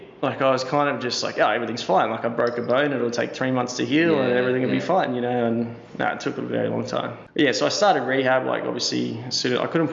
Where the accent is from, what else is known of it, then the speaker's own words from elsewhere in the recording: Campbelltown, New South Wales, Australia; Out west, out at Campbelltown.